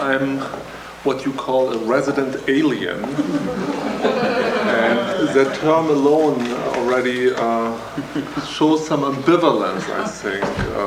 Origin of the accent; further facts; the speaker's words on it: Germany; now in United States; I come from Germany, that is a very rich country